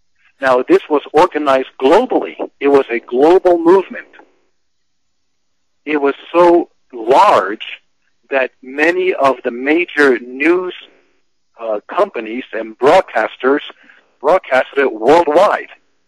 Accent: Colorado, United States; even here in my home state in Colorado

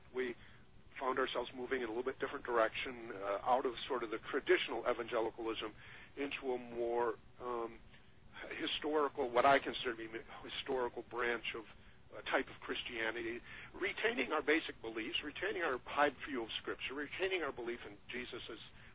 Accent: Midwest, United States; growing up in America and coming from the Midwest, obviously I've religion has been a part of my life as well.

